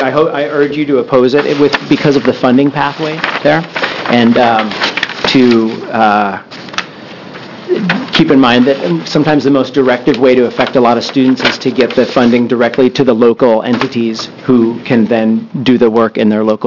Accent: Illinois, United States; now in Oregon, United States; Unfortunately, I was not born in Oregon. I was from Illinois, and we didn't have anything like that.

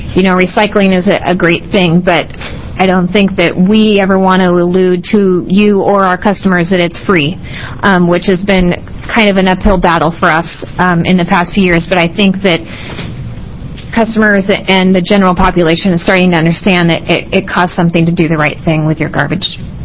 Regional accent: Lincoln City, Oregon, United States; from Lincoln City.

